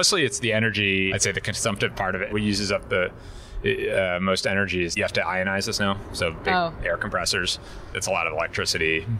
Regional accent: Wintergreen, Virginia, United States; like where I grew up in Wintergreen, Virginia.

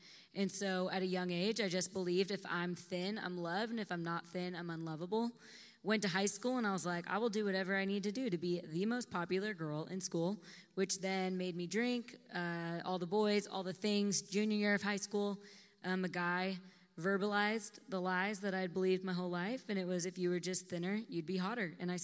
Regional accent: Santa Barbara, California, United States; I'm from Santa Barbara, California.

